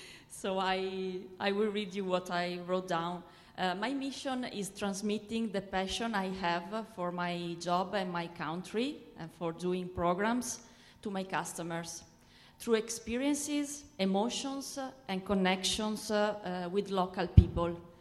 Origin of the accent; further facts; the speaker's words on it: Italy; English is a second language; and I come from Italy. Sorry for my English.